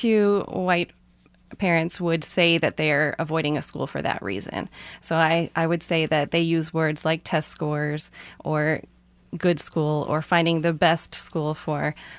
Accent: Indianapolis, Indiana, United States; I grew up in Indianapolis public schools in integrated schools

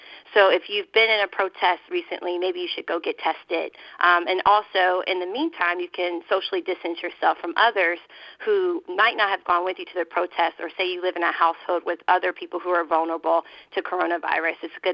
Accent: Louisville, Kentucky, United States; My hometown is Louisville

